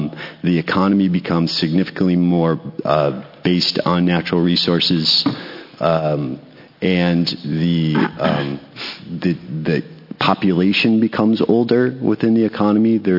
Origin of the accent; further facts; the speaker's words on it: Newport, Oregon, United States; I grew up in Newport in Lincoln County